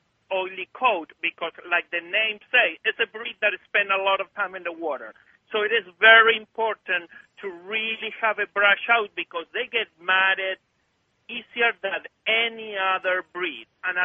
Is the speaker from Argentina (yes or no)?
yes; Argentina; English is a second language; now in United States; I grew up in Argentina